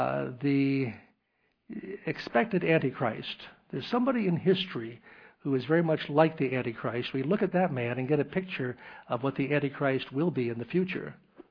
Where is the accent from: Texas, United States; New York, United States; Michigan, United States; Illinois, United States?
New York, United States; Albany; In the area that I grew up in Albany, there was a very Jewish concentration of Orthodox Jews.